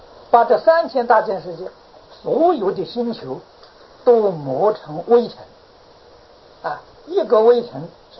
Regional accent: China; 这个古时候的印度对于文字的计算方法跟我们中国不一样，我们中国人计算是字数啊

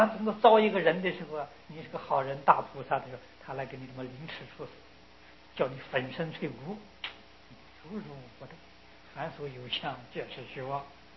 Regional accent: China; 要是以我们中国人的讲法呢，30年叫一世。

